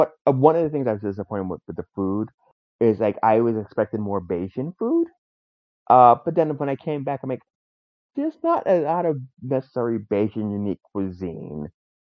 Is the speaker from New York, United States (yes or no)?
yes; New York City, New York, United States; I think growing up in New York City and just having, like, Broadway people wanting to perform.